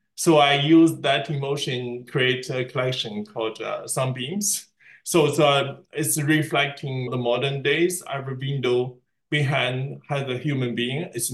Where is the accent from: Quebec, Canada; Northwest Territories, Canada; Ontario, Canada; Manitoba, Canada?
Ontario, Canada; Toronto; I'm Chinese-Canadian. I grew up in Toronto.